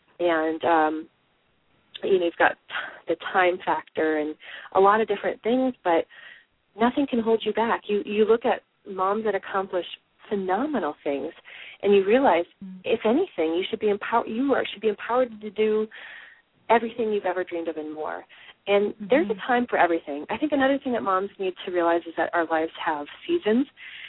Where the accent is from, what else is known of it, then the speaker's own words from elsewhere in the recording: Midwest, United States; And, you know, I'm from the Midwest. I'm from my family's, you know, Norwegian, hardworking, and you do practical things.